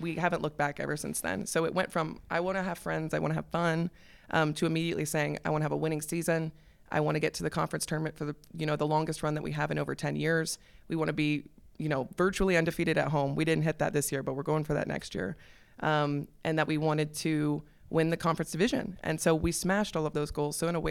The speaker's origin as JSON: {"language": "English", "town": "Washington", "region": "District of Columbia", "country": "United States", "said": "I'm from the Washington, D.C. metro area, so I knew I didn't want to be in traffic."}